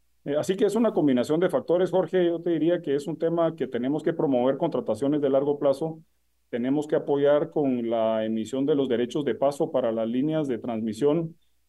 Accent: Guatemala; como Estado guatemalteco, como gobierno, tenemos que lograr darle certeza a estos procesos

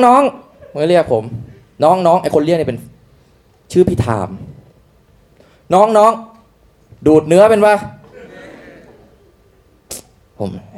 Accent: Hat Yai, Songkhla, Thailand; โอ้ผมเด็กใต้ครับเหรอเด็กที่ไหนเนี่ยบอกหัดใหญ่ครับสงขลา

